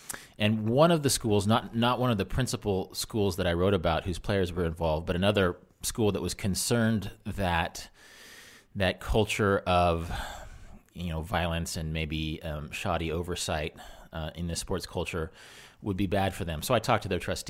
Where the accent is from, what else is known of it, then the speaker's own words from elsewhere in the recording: Wichita, Kansas, United States; now in Salina, United States; Well, I'm from Kansas. Okay. I grew up in Wichita, and I have a house now about 10 miles outside of the city of Salina up north.